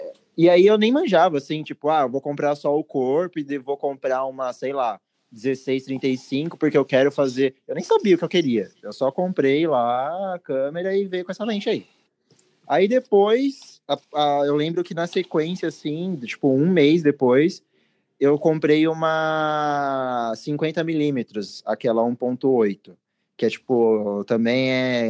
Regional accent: Santo André, São Paulo, Brazil; eu sou da BC, né? Sou de Santo André.

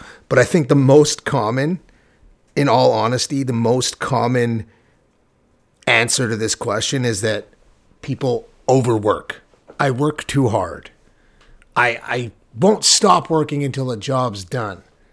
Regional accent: Vancouver, British Columbia, Canada; I'm from Vancouver, Canada.

